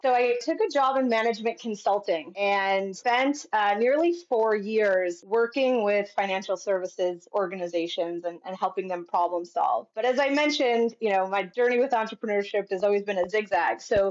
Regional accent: Chicago, Illinois, United States; now in Canada; So I actually grew up in Chicago. I'm an American. And I used to say that I was an aspiring Canadian, but I officially became Canadian in October.

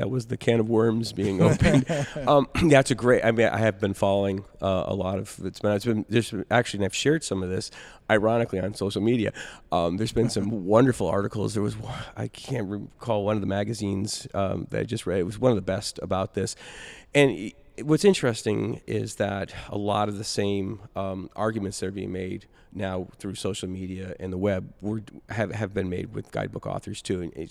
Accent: Mount Vernon, Washington, United States; Mount Vernon, Washington.

